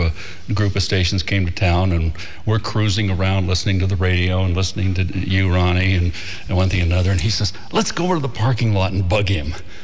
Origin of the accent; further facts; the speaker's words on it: Fort Dodge, Iowa, United States; I'd been on the air about 3 days from a little town called Fort Dodge, Iowa. I mean, I'm a kid from Iowa picking my nose out in the weeds.